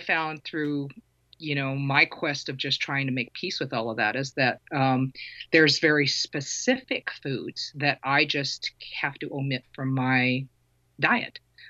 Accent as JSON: {"language": "English", "country": "Philippines", "said": "especially being Filipino, you know, food is love, man"}